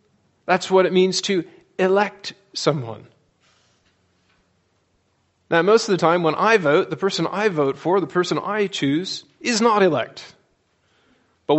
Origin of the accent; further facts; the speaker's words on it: Iowa, United States; In my home state of Iowa, when they have offices that nobody knows who the people are, the most common name wins.